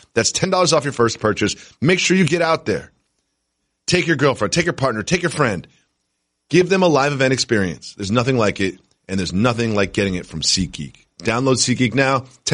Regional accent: Amherst, Massachusetts, United States; I grew up in Amherst, Massachusetts. Growing up, the Red Sox were always on my television.

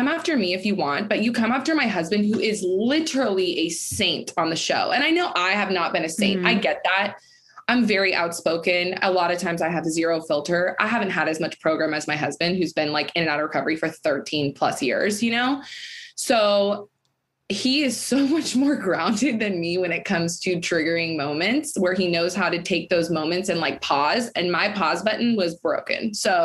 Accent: Folsom, California, United States; I'm from Folsom. It's like a really small town. It's like 2 hours outside of Tahoe. So we had a cabin there my whole life.

